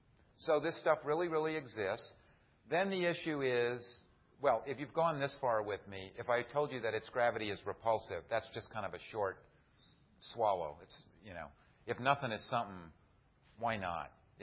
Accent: California, United States; So I have to warn you, I'm from California, this is the Zen part of the talk.

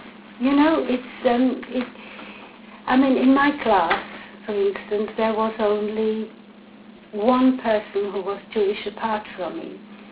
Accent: Čelakovice, Central Bohemian Region, Czechia; English is a second language; Well, in a hospital in Prague, because we actually lived on the fringes of the city in a little town called Čelakovice.

